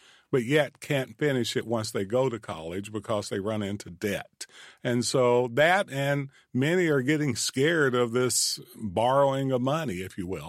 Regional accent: Manchester, Kentucky, United States; I'm starting off the listening tour in my hometown of Manchester

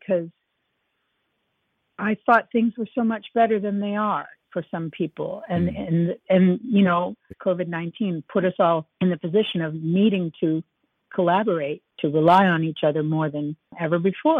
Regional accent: United States; accent: American; a man overheard me speaking with somebody in my American accent

